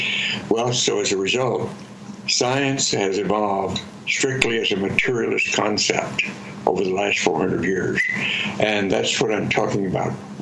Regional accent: Roswell, New Mexico, United States; I grew up in Roswell, New Mexico, where the so famous Roswell incident took place in 1947.

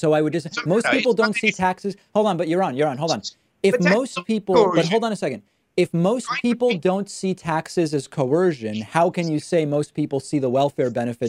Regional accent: Argentina; I'm originally from Argentina.

